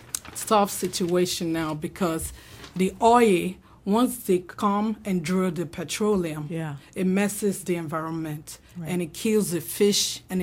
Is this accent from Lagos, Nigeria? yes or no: no; Rivers, Nigeria; English is a second language; You know, born and raised in River State.